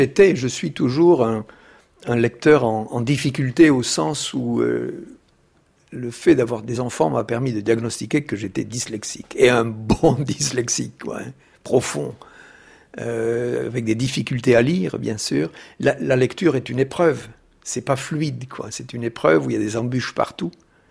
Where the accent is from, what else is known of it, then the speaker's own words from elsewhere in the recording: Occitanie, France; born there; il n'y a rien qui a décidé de ce parcours quand je suis né dans le Tarn.